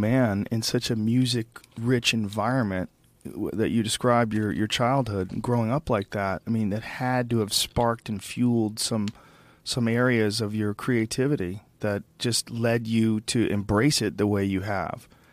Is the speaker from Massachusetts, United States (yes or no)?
yes; Boston, Massachusetts, United States; also born or lived in New Jersey; I was born in New Jersey, and I grew up in Boston.